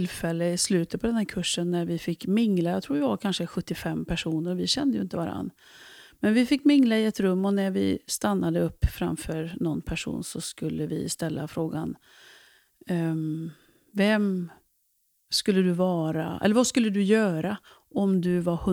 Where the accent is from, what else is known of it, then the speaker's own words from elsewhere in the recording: Dals Rostock, Västra Götaland County, Sweden; accent: Dalsland dialect; also born or lived in Mellerud; now in Åmål, Sweden; Jag är uppväxt i Dals Rostock, en liten kurort har varit det för länge sedan. Sen bodde jag en massa år i Mellerud. Och ja, levde mitt familjeliv där. Och sen flyttade jag till Åmål. Där jag stortrivdes.